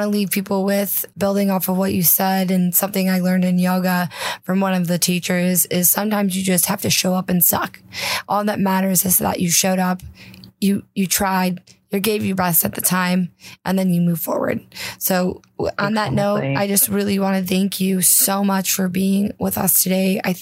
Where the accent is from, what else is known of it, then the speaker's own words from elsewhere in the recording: Cleveland, Ohio, United States; I'm from Cleveland, girl. I moved here from Cleveland.